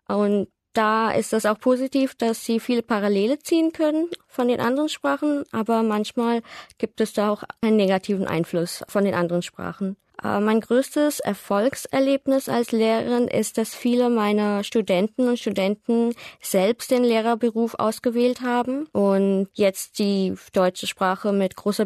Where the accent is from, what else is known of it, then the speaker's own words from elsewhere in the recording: Kolkata, West Bengal, India; German is a second language; ich komme aus Kalkutta, aus Indien. Ich bin 1986 geboren